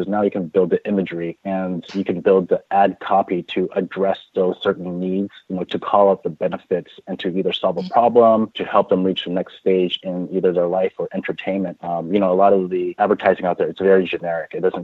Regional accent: San Francisco, California, United States; Bay Area local, born and raised in San Francisco, but I'm actually moving to New York City, the Big Apple

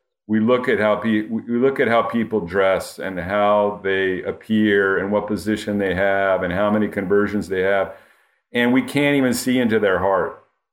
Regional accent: Fresno, California, United States; if I grew up in Fresno, California, I had no idea about things in Europe

